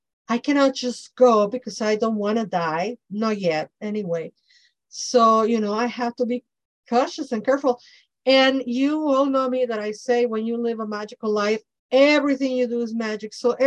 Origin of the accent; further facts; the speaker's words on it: Mexico City, Mexico; now in Chicago, United States; Because I grew up in Mexico, which is tropical, Mexico City. The coldest I ever felt was 40. 40 was the coldest I ever felt in Mexico.